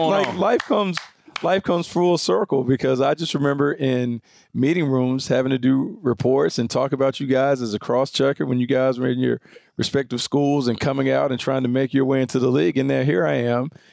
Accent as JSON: {"language": "English", "region": "the South", "country": "United States", "said": "So, but you guys know I'm from the South."}